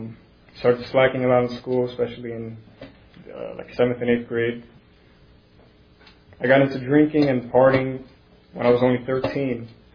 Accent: New Jersey, United States; I was born and raised here in Jersey, 30 years. Grew up mostly with my brother and my mother. My parents are Puerto Rican. They came over here.

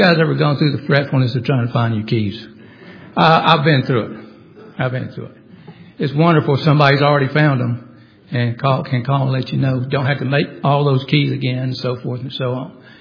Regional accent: Phenix City, Alabama, United States; years ago when I was growing up in Phenix City, Alabama.

